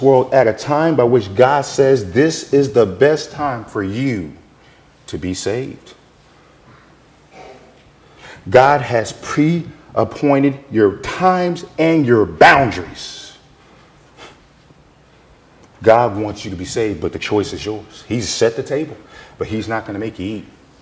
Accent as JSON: {"language": "English", "town": "New York City", "region": "New York", "country": "United States", "tie": "born there", "said": "I was born in 1980. I was born in Bronx, New York."}